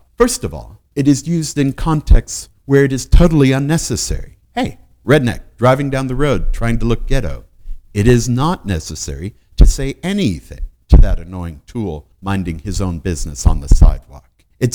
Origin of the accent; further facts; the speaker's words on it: Baden-Württemberg, Germany; I grew up in the Swabian parts of Germany and remember the noble words of the regional hero Götz von Berlichingen.